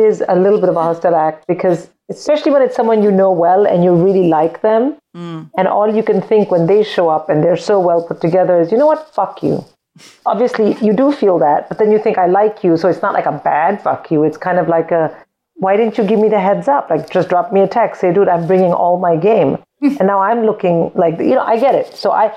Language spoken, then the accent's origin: English; India; I grew up in India